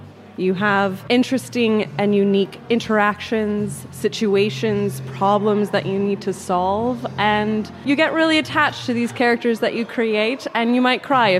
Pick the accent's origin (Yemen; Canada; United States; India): Canada; now in London, United Kingdom; I am from Canada